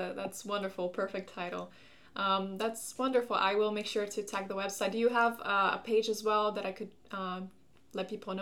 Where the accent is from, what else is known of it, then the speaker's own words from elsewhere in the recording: Brazil; I'm originally from Brazil, and there's a documentary I want to do there.